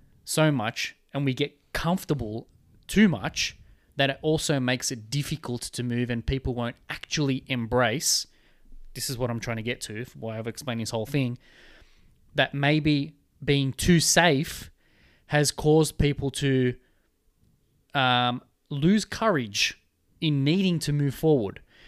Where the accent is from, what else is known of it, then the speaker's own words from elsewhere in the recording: Australia; We need as an Australian, as Australians, and this is what we do is we get up and we move on.